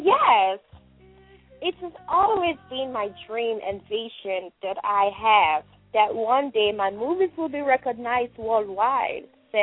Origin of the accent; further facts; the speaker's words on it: Sierra Leone; It's lovely in Africa, in my hometown, Sierra Leone.